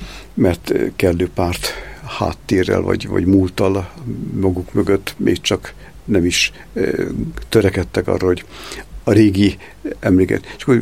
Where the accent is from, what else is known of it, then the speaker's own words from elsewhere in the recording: Szécsény, Nógrád, Hungary; mert akkor áthelyeztek Szécsénbe, ahol felnőttem